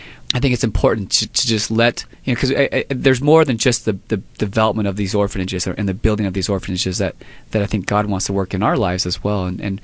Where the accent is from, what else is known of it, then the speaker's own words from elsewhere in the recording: Vietnam; My first mission was back to my home country of Vietnam